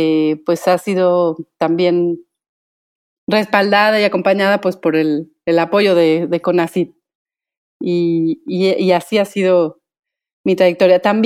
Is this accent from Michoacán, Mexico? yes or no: yes; Michoacán, Mexico; estudié la licenciatura en Historia en la Universidad Michoacana de San Nicolás de Hidalgo. Soy originaria de Michoacán.